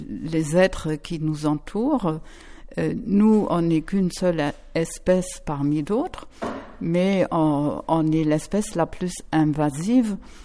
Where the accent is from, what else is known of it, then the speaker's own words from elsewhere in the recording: Germany; now in France; Bon, je suis allemande d'origine.